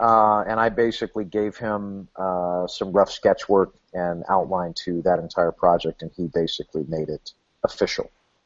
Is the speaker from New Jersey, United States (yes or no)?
no; California, United States; Is it because I'm from California, you ask me?